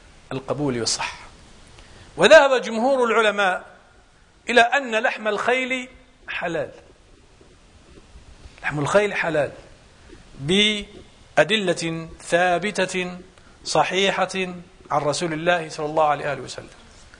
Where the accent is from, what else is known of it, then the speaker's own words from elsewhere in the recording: Morocco; وإن كانت العادة يعني جارت عندنا في المغرب